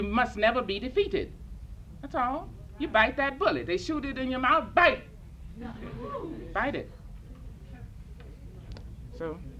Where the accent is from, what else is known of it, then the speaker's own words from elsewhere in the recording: Arkansas, United States; also born or lived in St. Louis / Africa; now in Berkeley, United States; I was born in St. Louis. I grew up in a little town in Arkansas about as large as this side of the room and San Francisco. But I've lived in Africa many years. And I just moved back to Berkeley.